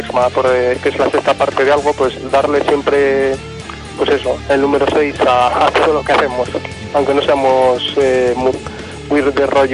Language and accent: Spanish; Burgos, Castile and León, Spain; Bueno, pues venimos de Burgos